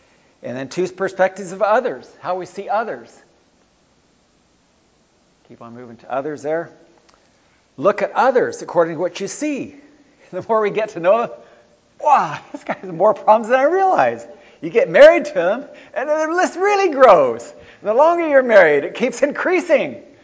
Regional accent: Wolaita, Ethiopia; moved away; a man that grew up in the place where I grew up in Ethiopia, Wellita.

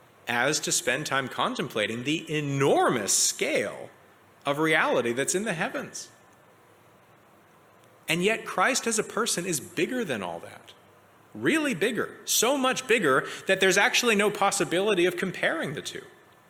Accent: Canada; I have to say, as a Canadian, I feel pretty gloomy these days about my home country.

